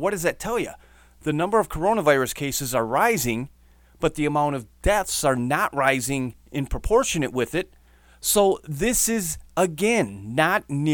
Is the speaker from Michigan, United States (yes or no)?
yes; Michigan, United States; we're going to start here in my home state of Michigan